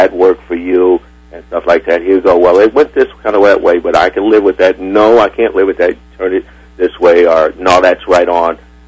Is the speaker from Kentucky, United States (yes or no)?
yes; Kentucky, United States; As you said, you know, I grew up in Kentucky.